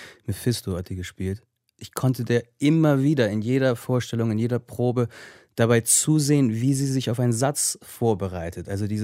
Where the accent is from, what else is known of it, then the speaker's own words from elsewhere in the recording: Bergedorf, Hamburg, Germany; in dem kleinen Vorort von Hamburg, wo ich aufgewachsen bin, Bergedorf